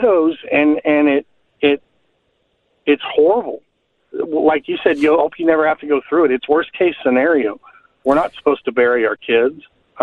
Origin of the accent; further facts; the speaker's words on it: Texas, United States; I grew up in Texas, and we were always in a lake.